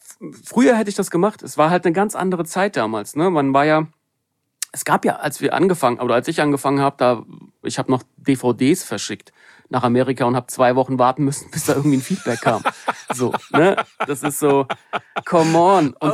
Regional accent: Germany; hey, hier sind meine Beats-CD, ich komme aus Deutschland, hör doch mal rein.

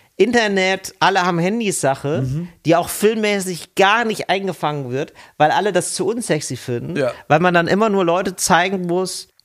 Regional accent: Wattenscheid, North Rhine-Westphalia, Germany; Bei uns in Wattenscheid machen wir das immer nicht so.

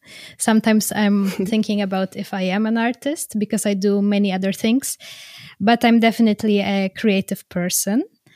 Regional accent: Warsaw, Masovian Voivodeship, Poland; now in Berlin, Germany; I'm originally from Warsaw, but currently since 3 years based in Berlin.

